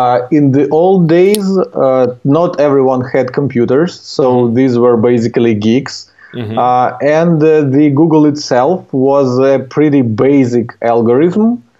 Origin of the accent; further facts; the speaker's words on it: Ukraine; born there; English is a second language; I was born in Ukraine, and here's where my accent is coming from.